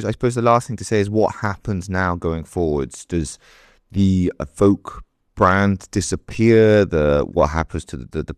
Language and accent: English; United Kingdom; I'm British.